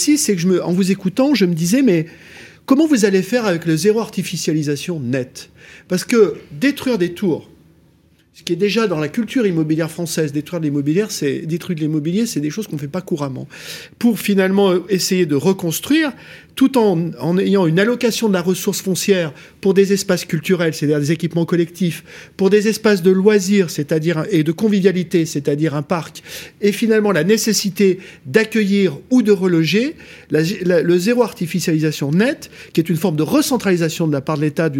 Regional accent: Grenoble, Auvergne-Rhône-Alpes, France; Moi, je viens de Grenoble.

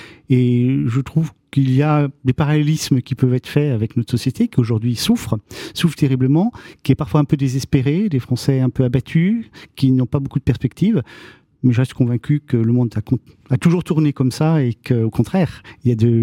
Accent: Lyon, Auvergne-Rhône-Alpes, France; Je suis lyonnais et lyonnais d'origine et très attaché à cette ville.

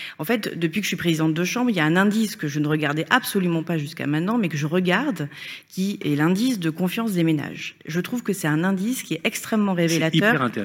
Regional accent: Bordeaux, Nouvelle-Aquitaine, France; Je suis bordelaise.

